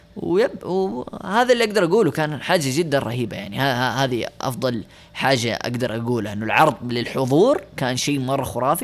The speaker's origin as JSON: {"language": "Arabic", "town": "Jeddah", "region": "Makkah Province", "country": "Saudi Arabia", "said": "قلت لهم شباب لا ما يصير, انا من جدة لازم ملاعق"}